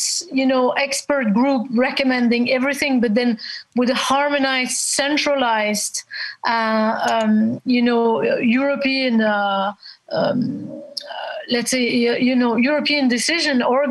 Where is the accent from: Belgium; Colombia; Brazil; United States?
Belgium; I'm a journalist. I'm from Belgium.